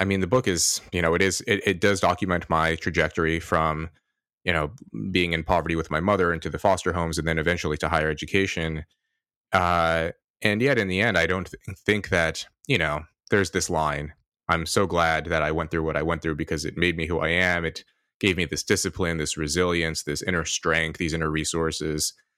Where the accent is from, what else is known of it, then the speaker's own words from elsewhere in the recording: Red Bluff, California, United States; I also tell the story of my friends growing up in Red Bluff and how their lives turned out.